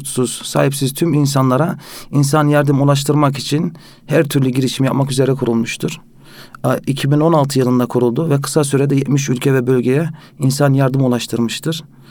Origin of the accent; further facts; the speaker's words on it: Netherlands; moved away as an adult; now in Istanbul, Turkey; 25 yaşındayım. Hollanda'da doğup büyüdüm. 6 yıl önce İstanbul'a taşındım.